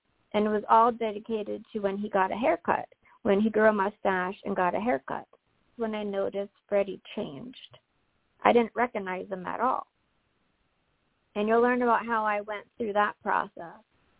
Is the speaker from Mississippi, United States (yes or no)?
no; Massachusetts, United States; I grew up in Massachusetts, and we have a family cottage.